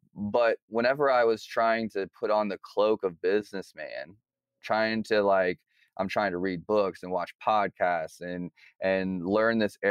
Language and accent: English; Midwest, United States; You know, you talk about there's this fine line, and we're from the Midwest, okay?